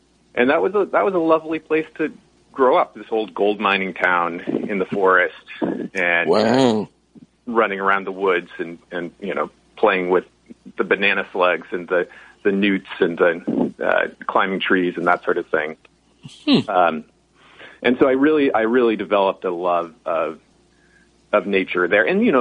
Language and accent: English; Berkeley, California, United States; born there; Well, I was born here in Berkeley, California. My parents were hippies that met in Berkeley in the 60s